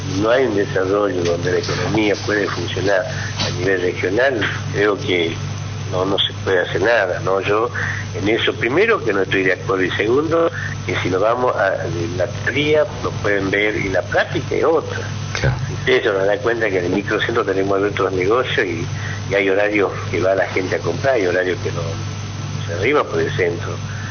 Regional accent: Buenos Aires, Argentina; también yo vengo de Buenos Aires y uno también ve la situación de toda la provincia

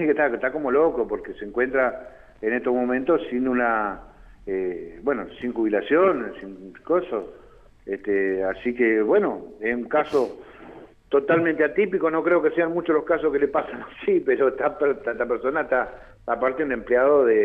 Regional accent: Río Negro, Argentina; No, yo soy de Río Negro

